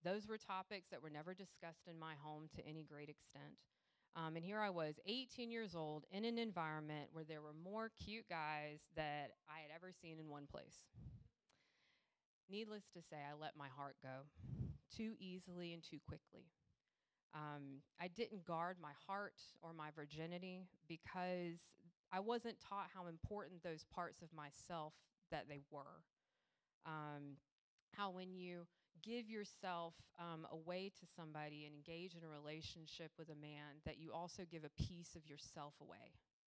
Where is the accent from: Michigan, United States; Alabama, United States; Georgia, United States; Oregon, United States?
Georgia, United States; Savannah; I was born in Savannah, lived in this area all my life, and I was raised in what many of you know to be a traditional Southern family